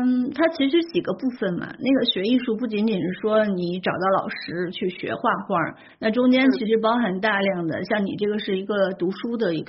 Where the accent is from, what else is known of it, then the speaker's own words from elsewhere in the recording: China; 就尤其是像我们中国人嘛